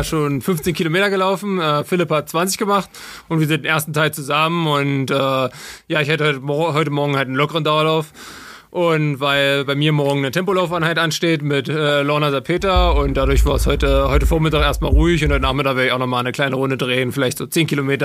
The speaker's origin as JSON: {"language": "German", "region": "Saxony-Anhalt", "country": "Germany", "said": "So, also ich komme aus Sachsen-Anhalt, aus der Altmark ursprünglich und bin mit 15 Jahren auf die Sportschule gegangen nach Magdeburg"}